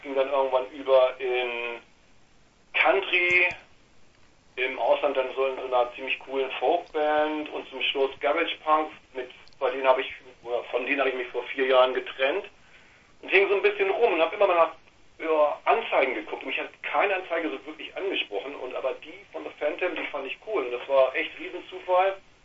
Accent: Lüneburg, Lower Saxony, Germany; Auf einmal merkt man, wir sind ja alle aus Lüneburg.

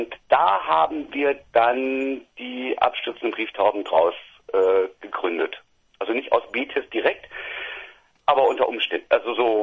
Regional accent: Hanover, Lower Saxony, Germany; Wir kommen aus Hannover. Wir sind immer in Hannover geboren worden und deswegen werden wir auch immer aus Hannover kommen.

